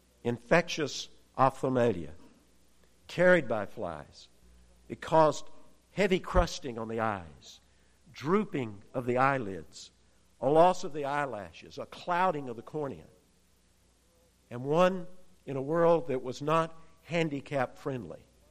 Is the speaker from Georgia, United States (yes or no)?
yes; East Point, Georgia, United States; Growing up in East Point, for those of you who are new to the area, it is up in the south part of Metro Atlanta, up near the Fort McPherson area.